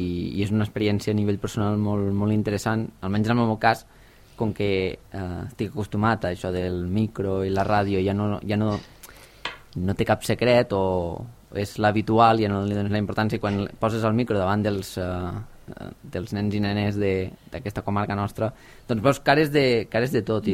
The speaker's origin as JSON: {"language": "Catalan", "town": "Els Guiamets", "region": "Catalonia", "country": "Spain", "said": "els Guiamets no ho dic, perquè sigui l'escola del meu poble"}